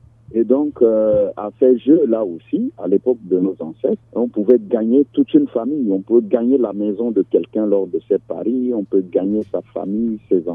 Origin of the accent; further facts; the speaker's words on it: Central African Republic; Alors, chez nous, en Afrique, notamment en Centrafrique, on parlait de mbadi ou mbadi.